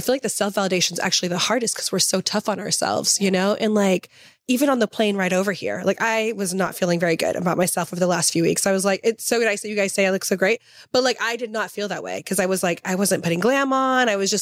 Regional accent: Southern US, United States; And then growing up in the South was also like as amazing as it was, like it was so like beautiful.

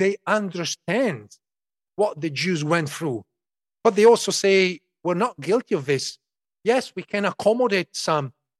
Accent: Emilia-Romagna, Italy; parts of the region where I grew up in Emilia-Romagna, in northern Italy, were actually liberated by Zionist units

